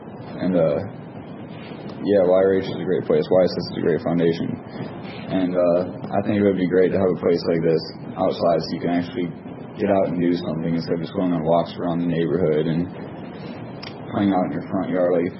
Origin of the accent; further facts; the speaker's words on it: West Des Moines, Iowa, United States; I am 18, and I'm from West Des Moines.